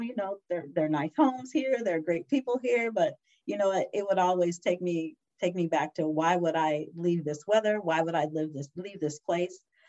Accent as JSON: {"language": "English", "town": "San Diego", "region": "California", "country": "United States", "tie": "born or raised there", "said": "Sabrina is a native San Diegan, which I'm really proud of. I was born and raised in San Diego"}